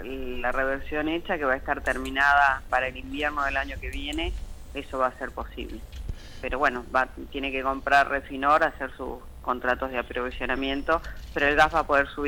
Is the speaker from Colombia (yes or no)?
no; Salta, Argentina; soy salteña